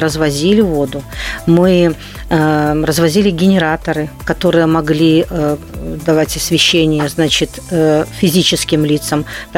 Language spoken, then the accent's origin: Russian; Belarus; чтобы мы, белорусы, прирастали, нас становилось больше